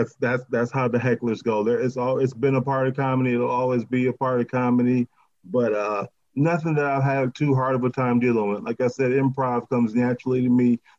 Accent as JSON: {"language": "English", "town": "Ypsilanti", "region": "Michigan", "country": "United States", "said": "I'm actually from Ypsilanti, Michigan, which is a suburb of Detroit there."}